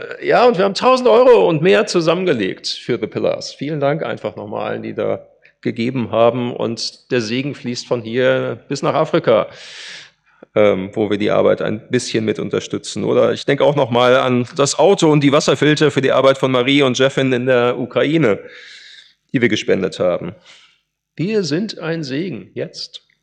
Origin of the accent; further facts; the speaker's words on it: Halver, North Rhine-Westphalia, Germany; in meiner alten Heimatgemeinde in Halver, die eigentlich immer auch am Schrumpfen war und überaltert